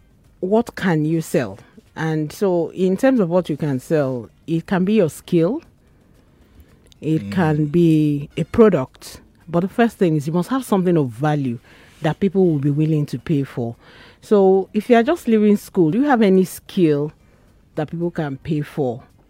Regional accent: Lagos, Nigeria; born there; I was born in Lagos, Imushi.

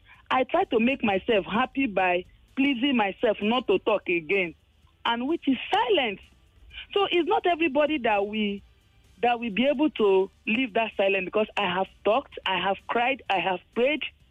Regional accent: Benue, Nigeria; My husband is from Anambra State, and I am from Benue State.

